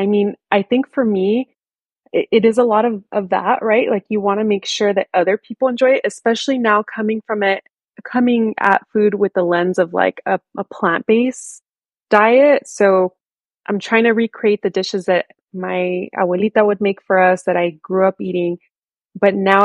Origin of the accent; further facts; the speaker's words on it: South Gate, California, United States; I grew up in Southeast Los Angeles, specifically in Southgate here in LA.